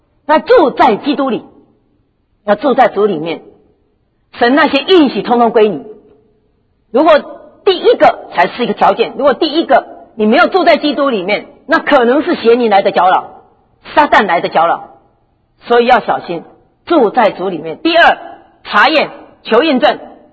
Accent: United States; 他知道我是美国来的，加州快要沉下去了

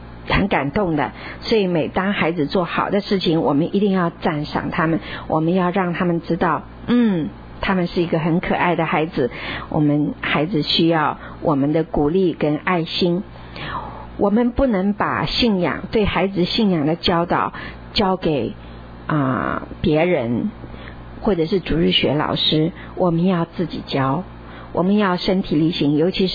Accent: China; 所以我们不用按照我们中国人说天下无不是之父母，我反对这句话

